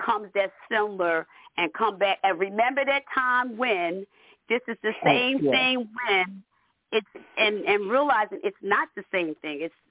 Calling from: Pennsylvania, United States; I'm calling from Pennsylvania.

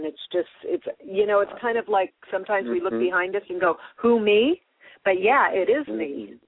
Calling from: Colorado, United States; I'm calling from Colorado.

